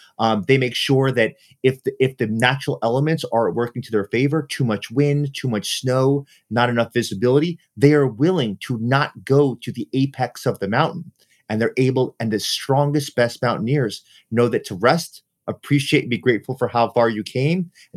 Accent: New York City, New York, United States; I'm from New York City.

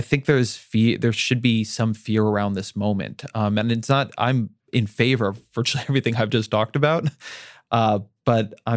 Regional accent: Orange County, California, United States; It's actually about my hometown of Orange County.

